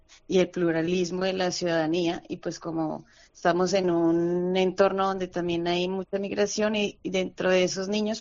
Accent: Colombia; colombiana, soy

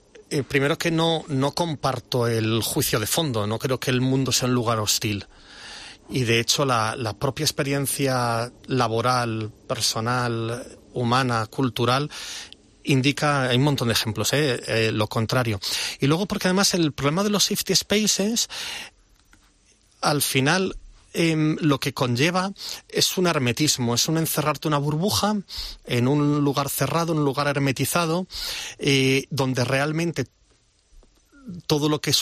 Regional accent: Galicia, Spain; yo soy gallego y siempre pienso

